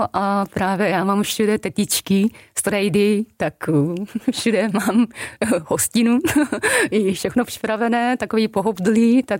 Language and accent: Czech; Japan; now in Czechia; jsem vyrůstala v Japonsku, už se tady už žiju zhruba nějakých 18 let, jako střídavě, nejsem v Česku jako v jednom kuse, ale já jsem totálně jako Japonka.